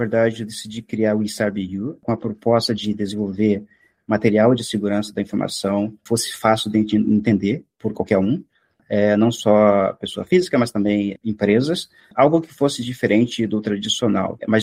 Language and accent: Portuguese; Morretes, Paraná, Brazil; also born or lived in Curitiba; Eu sou, na verdade, de uma cidade muito pequena chamada Morretes, tá? Mas eu trabalhei muito tempo e morei em Curitiba.